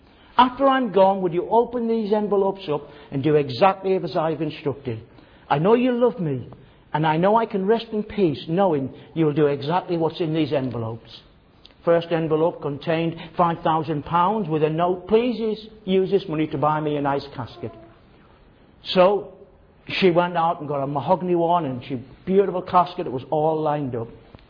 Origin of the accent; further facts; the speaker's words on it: Sunderland, North East England, United Kingdom; But I would give up going back to Sunderland, going to watch a football game.